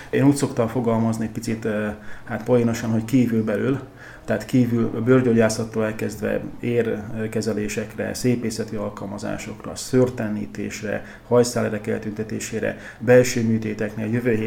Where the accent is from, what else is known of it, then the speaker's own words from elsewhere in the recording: Mélykút, Bács-Kiskun, Hungary; Egyébként mélykúti származású vagyok, ott nevelkedtem, általános iskolát ott végeztem.